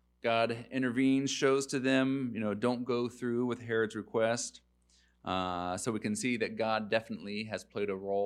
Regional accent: New Richmond, Ohio, United States; It was like the little town that I grew up in New Richmond.

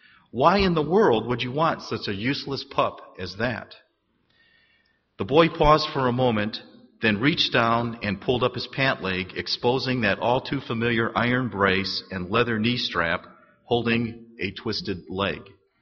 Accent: Michigan, United States; I guess growing up in Michigan, football was big, unlike basketball is here.

